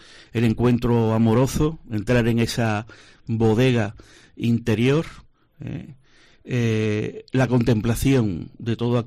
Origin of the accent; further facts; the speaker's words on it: Canary Islands, Spain; prácticamente en todos los pueblos de la isla de Tenerife, donde yo soy originario